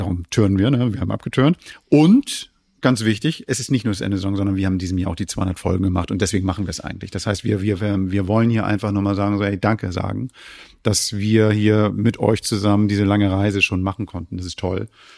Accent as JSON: {"language": "German", "region": "North Germany", "country": "Germany", "said": "wir sind aus dem Norden"}